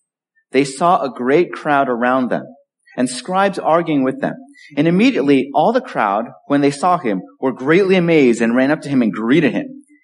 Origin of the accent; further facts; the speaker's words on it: California, United States; now in Medford, United States; So many of you know that I grew up in California. My wife is from California.